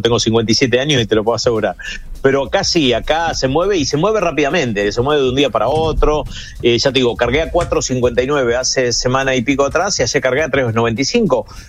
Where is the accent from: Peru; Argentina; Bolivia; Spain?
Argentina; now in United States; Nosotros somos argentinos y esta cosa entendemos muy, muy bien.